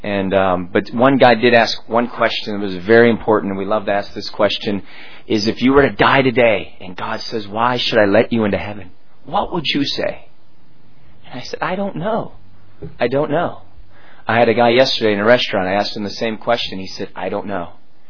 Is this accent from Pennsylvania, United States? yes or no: yes; Pittsburgh, Pennsylvania, United States; also born or lived in Park Ridge, Illinois; Mostly, I was born in Chicago, Park Ridge, but lived most of my life in Pittsburgh, Pennsylvania, and raised as a Roman Catholic, pretty nominal.